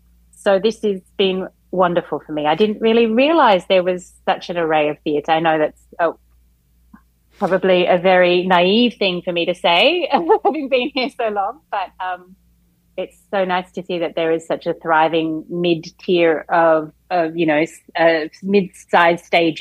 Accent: Australia; also born or lived in New Zealand / London; now in Los Angeles, United States; I grew up in Australia and studied there, but I've also worked in New Zealand. I lived in London for a little while. And then I moved to the US and to LA in particular about 12 years ago. And this is my home now

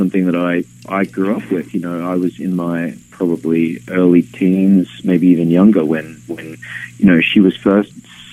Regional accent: Australia; the way that I grew up in Australia in terms of my education and culturally

